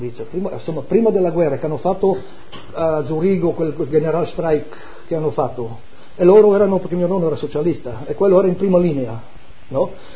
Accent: Friuli-Venezia Giulia, Italy; born there; sono nato in Carnia, mia nonna era carnica

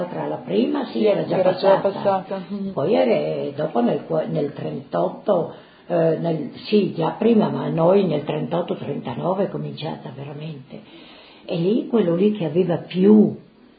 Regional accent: Casasola, Friuli-Venezia Giulia, Italy; born there; io sono nata a Casasola, comune di Maiano, il 30 del 3 del 1931, sì che sono vecchiotta.

